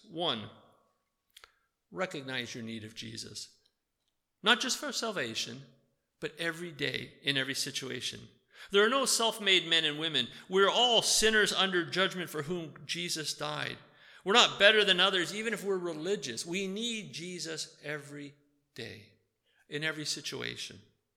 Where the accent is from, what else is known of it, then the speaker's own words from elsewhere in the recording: Toronto, Ontario, Canada; I grew up playing hockey in the Toronto area. Yes, I'm still a Leafs fan.